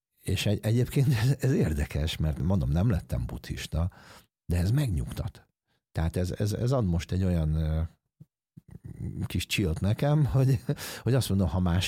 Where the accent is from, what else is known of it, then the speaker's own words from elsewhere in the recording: Hungary; én ide születtem, itt nőttem fel Magyarországon, mindenem ide köt